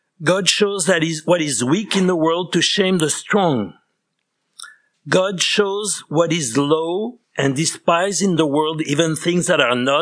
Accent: France; I was born in 1949. So people are calculating. I'll be 75 pretty soon. I was raised Catholic in France.

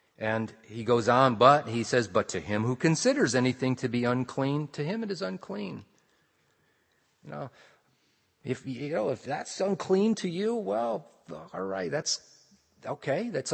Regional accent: United States; Now, I'm an American, and in America, we're big on our Bill of Rights.

